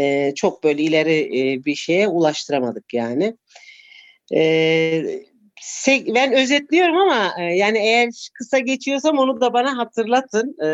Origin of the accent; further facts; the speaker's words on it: Gaziantep, Turkey; born there; Ben 1964'te Gaziantep'te dünyaya gelmişim.